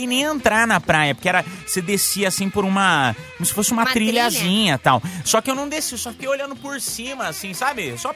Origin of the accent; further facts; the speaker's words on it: São Paulo, Brazil; Eu sou paulista, tenho um pé frio.